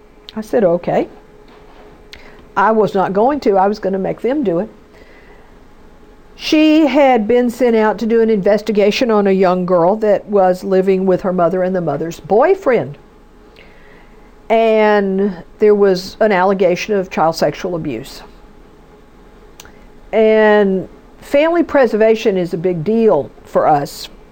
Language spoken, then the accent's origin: English; Texas, United States; Well, I'm from Texas. They say all of us have guns. I don't.